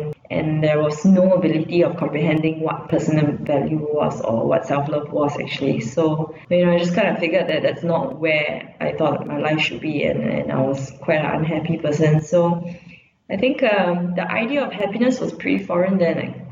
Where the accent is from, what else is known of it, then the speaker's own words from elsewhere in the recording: Singapore; I'm Singaporean and I'm 100% Chinese.